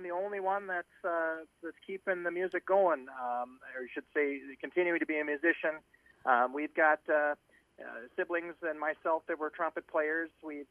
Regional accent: Park River, North Dakota, United States; I'm born and raised in Park River, North Dakota.

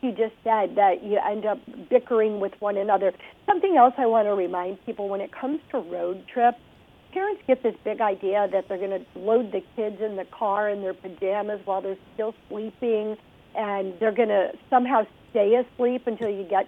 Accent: Toledo, Ohio, United States; You know, I'm from Toledo, Ohio originally, so I'm from your area.

